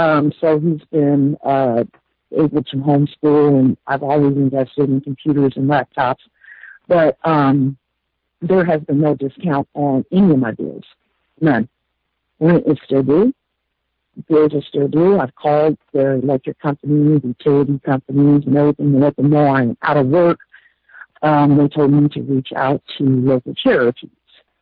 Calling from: Phoenix, Arizona, United States; I'm calling from Phoenix, Arizona.

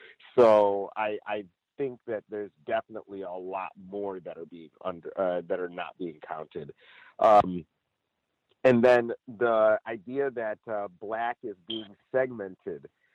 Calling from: Los Angeles, California, United States; I'm calling in from Los Angeles

